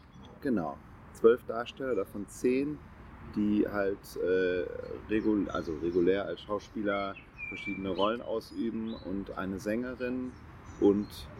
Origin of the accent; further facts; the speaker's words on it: Essen, North Rhine-Westphalia, Germany; ich komme auch aus Essen, bin 36 Jahre alt